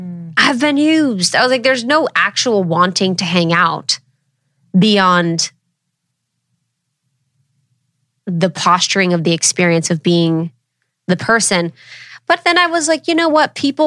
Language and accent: English; Ohio, United States; Guys, I'm from Ohio.